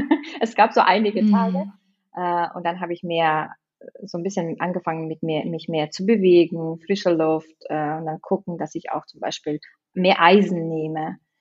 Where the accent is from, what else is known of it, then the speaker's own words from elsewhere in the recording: Kyrgyzstan; now in Germany; Ja, ich habe immer noch die Identity von meinem Land. Ich komme aus Kirgisien, also das ist wirklich ganz andere Kultur, Traditionen. Und ich bin auch Deutsch, so ein Zwischending.